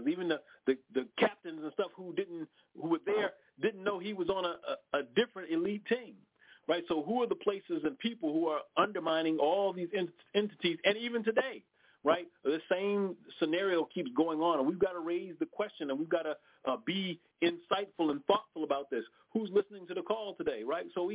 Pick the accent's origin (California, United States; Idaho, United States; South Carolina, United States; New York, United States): California, United States; Los Angeles; I mean, I said I grew up in South Central Los Angeles. The folks who I know who I grew up with, I went to L.A. High School. I wasn't in the suburbs somewhere.